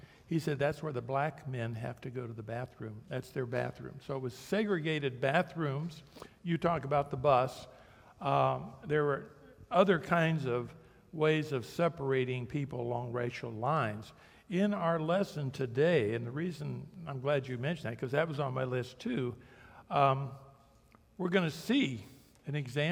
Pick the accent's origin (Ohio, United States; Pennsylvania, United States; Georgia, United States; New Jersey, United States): Ohio, United States; I grew up in Ohio, and I'm sure we had discrimination there in many ways. But when I got down to Nashville, Tennessee, I saw things and experienced things that was different than where I came from.